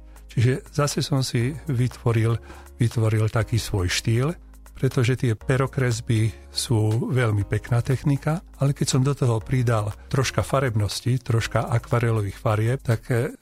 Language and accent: Slovak; Banská Bystrica Region, Slovakia; born there; now in Banská Bystrica, Slovakia; mesto Banská Bystrica, kde sa cítim už byť Bystričanom po 46 rokoch. A potom je to ďalej Horehronie a najmä moja rodná obec, kde mám v úvodzovkách povedané korene.